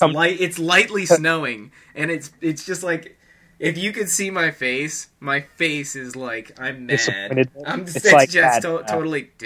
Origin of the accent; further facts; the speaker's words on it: Boston, Massachusetts, United States; the I'm from Boston. Am I biased?